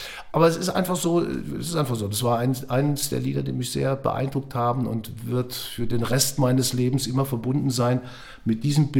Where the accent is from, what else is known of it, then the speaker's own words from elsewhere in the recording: Eifel, Germany; ich bin in der Eifel groß geworden